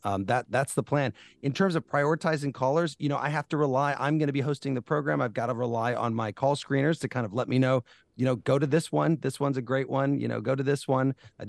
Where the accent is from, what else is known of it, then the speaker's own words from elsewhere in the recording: Illinois, United States; as people in my home state of Illinois know, we're important voices that should be part of the conversation all the time